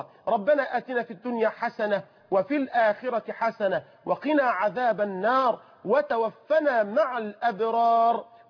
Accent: Egypt; بلدنا مصر

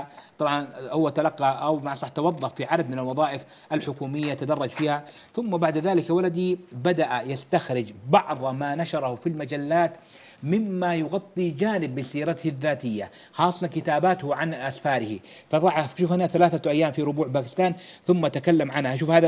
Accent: Hejaz, Saudi Arabia; ما زالوا يستعملون عندنا في الحجاز هذه العبارة

